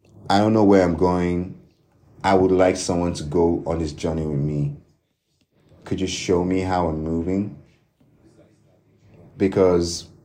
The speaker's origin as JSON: {"language": "English", "country": "Nigeria", "said": "Because I'm still Nigerian by heart. I really hope that our country should learn to really look at ourselves not as objects of affection, but subjects of love"}